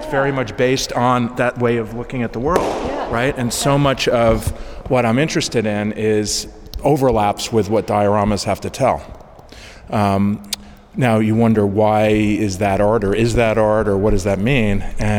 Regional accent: Manhattan, New York, United States; Growing up in Manhattan, I always longed for wild places as a place of enchantment

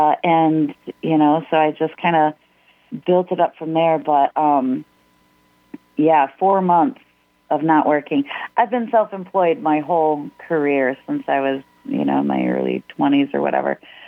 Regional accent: Ypsilanti, Michigan, United States; I've been hanging out in Ypsilanti for like 20-something years. So I'm very happy to be in my hometown.

